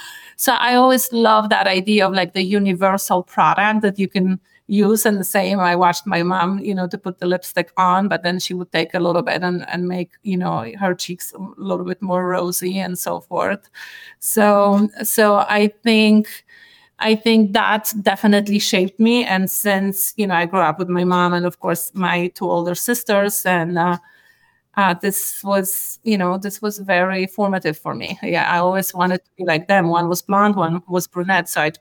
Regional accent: Poland; English is a second language; I grew up in Poland, so things were pretty sparse.

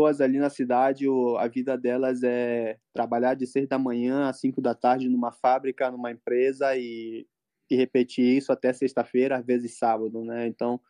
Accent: Manaus, Amazonas, Brazil; moved away; eu saí de Manaus com R$ 100.

